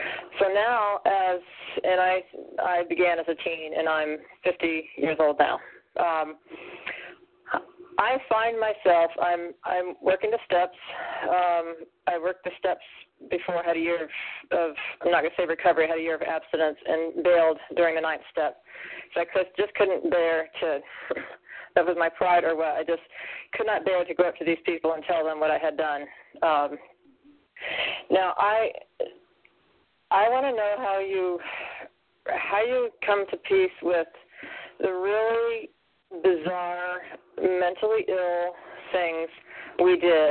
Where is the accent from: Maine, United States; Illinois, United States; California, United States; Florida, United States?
Florida, United States; I'm from Florida.